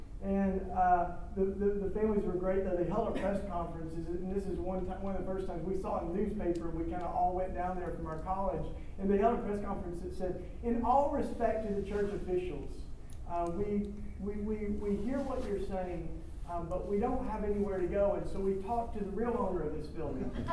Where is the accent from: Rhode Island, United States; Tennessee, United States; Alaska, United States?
Tennessee, United States; now in Philadelphia, United States; this is where I'm not from Philly, in case you can't tell. I'm from Tennessee. We got country music